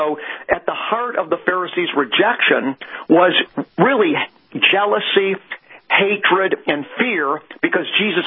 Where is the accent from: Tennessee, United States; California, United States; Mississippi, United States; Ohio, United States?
Ohio, United States; Beechwood; So I grew up in a very culturally Jewish neighborh